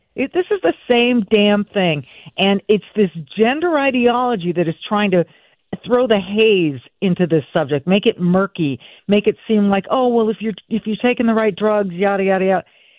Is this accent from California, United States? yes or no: yes; California, United States; moved away as an adult; now in Minnesota, United States; the state of Minnesota, I've lived here for 30 years. I was not raised here. I was raised in California, but I wanted to go to a much more leftist state, so I came to Minnesota.